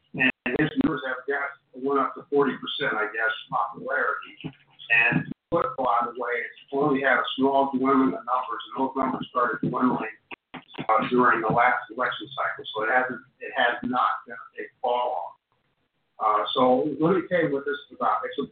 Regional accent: Iowa, United States; When I grew up in Iowa school

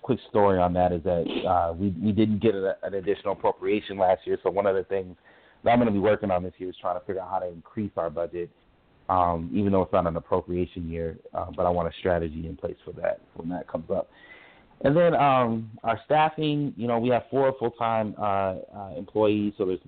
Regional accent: Minneapolis, Minnesota, United States; Nah, man, I'm a Southsider, man. I grew up on 42nd and Park. I grew up in Phillips neighborhood.

